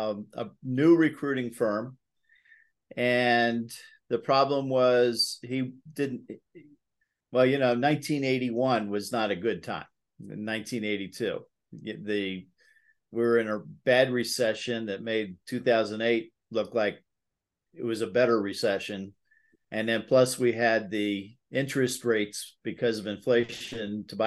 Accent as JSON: {"language": "English", "country": "United States", "tie": "born or raised there", "said": "Well, Joe, I grew up a mile outside of Washington, D.C."}